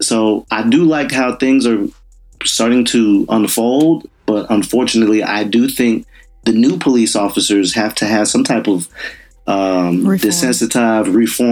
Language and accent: English; West Palm Beach, Florida, United States; I was in eighth grade. And, you know, I'm from West Palm Beach.